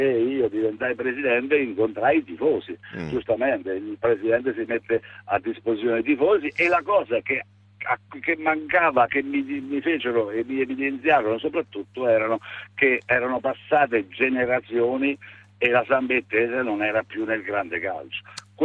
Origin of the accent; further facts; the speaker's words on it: San Benedetto del Tronto, Marche, Italy; però io sono di San Benedetto